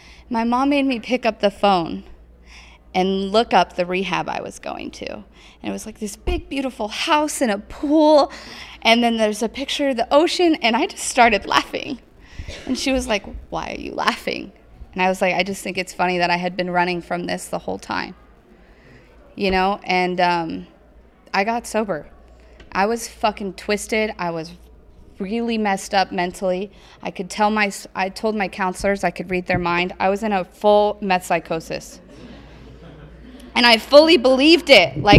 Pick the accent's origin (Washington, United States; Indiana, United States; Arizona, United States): Arizona, United States; Sunnyslope; I grew up in Sunny Slope.